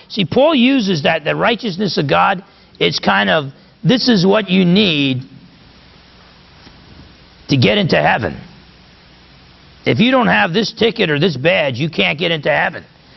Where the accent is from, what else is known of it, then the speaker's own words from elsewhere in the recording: New Jersey, United States; I remember growing up in New Jersey.